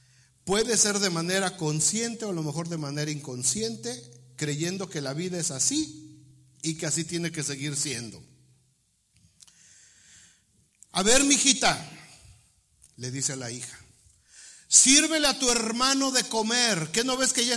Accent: Mexico; Es que somos mexicanos, es que somos latinos

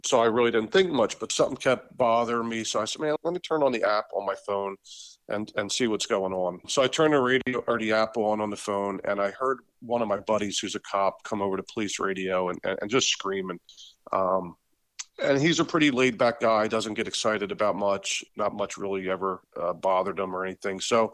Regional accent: New Jersey, United States; So yeah, I grew up in New Jersey, same town, lived here forever.

